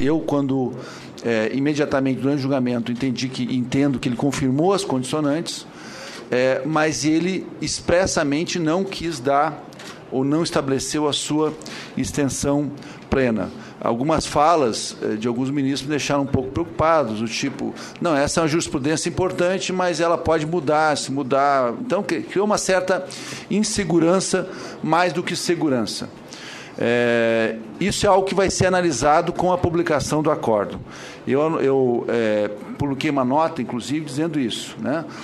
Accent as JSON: {"language": "Portuguese", "region": "Rio Grande do Sul", "country": "Brazil", "said": "eu, como gaúcho, muito me honra o seu mandato"}